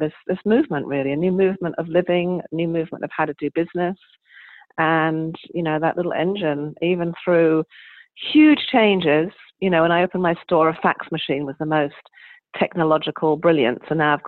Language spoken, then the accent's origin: English; England, United Kingdom; As you can tell from my accent, I was raised in England